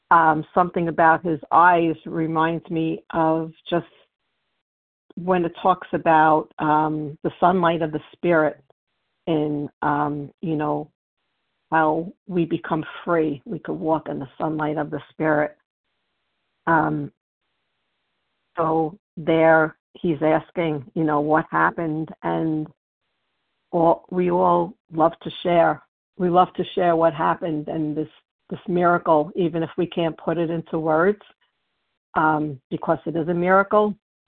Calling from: Pennsylvania, United States; S as in Sam, from Pennsylvania.

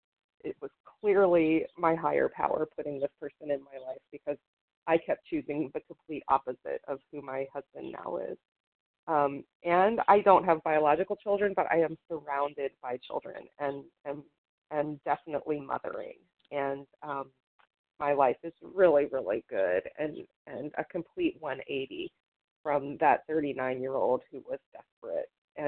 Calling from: West Virginia, United States; I'm calling from the Eastern Panhandle of West Virginia, where we honor the Massawomeck tribe as earlier inhabitants of this land.

